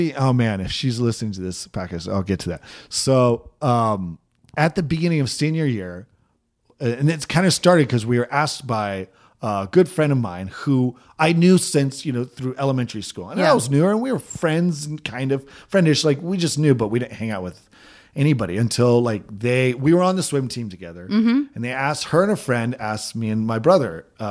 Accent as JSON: {"language": "English", "town": "Salem", "region": "Oregon", "country": "United States", "tie": "born or raised there", "said": "Salem, Oregon."}